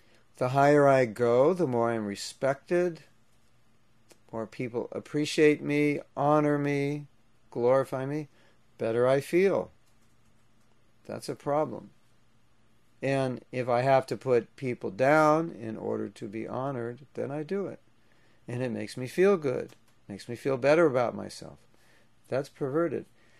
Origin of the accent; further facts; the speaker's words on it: Los Angeles, California, United States; now in Alachua, United States; And I grew up in Los Angeles, so hunters were like aliens to us. We never met one.